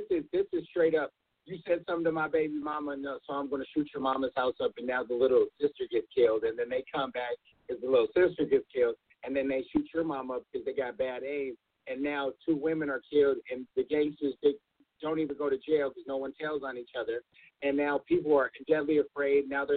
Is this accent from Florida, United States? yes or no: no; Minnesota, United States; born or raised there